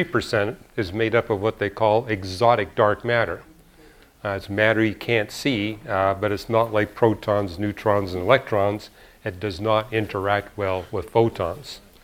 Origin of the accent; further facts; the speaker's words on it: Montreal, Quebec, Canada; born there; I was born in Montreal. And it gets down to 30 below there in the winter.